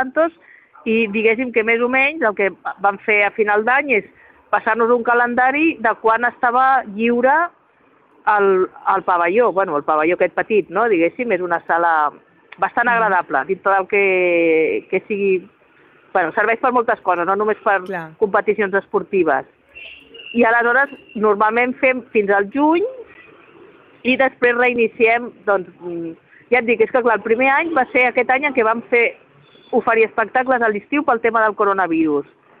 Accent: Santa Cristina d'Aro, Catalonia, Spain; jo mateixa sóc de Santa Cristina d'Aro

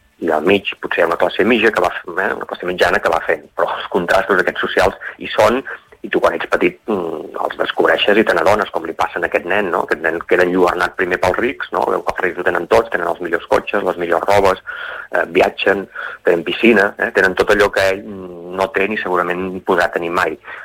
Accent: Catalonia, Spain; born there; jo sóc nascut a l'Empordà, conec molt aquest paisatge

